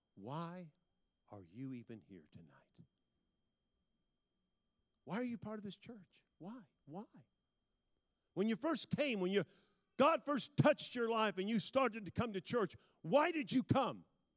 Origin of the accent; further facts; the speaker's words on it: California, United States; I grew up in Northern California, south of San Francisco. A lot of citrus trees.